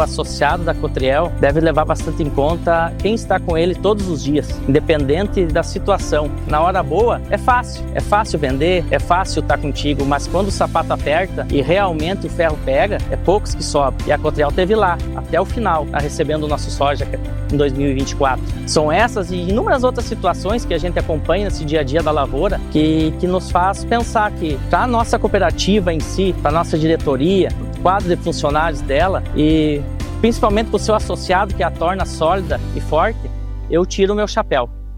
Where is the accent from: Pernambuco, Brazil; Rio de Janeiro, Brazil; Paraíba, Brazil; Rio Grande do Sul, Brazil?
Rio Grande do Sul, Brazil; Estrela Velha; sou de Estrela Velha e venho de uma terceira geração de associados da cooperativa. Sou associado há 20 anos